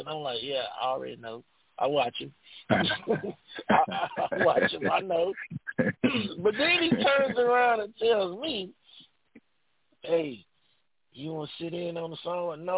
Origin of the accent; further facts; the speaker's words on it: Houston, Texas, United States; I'm from Houston.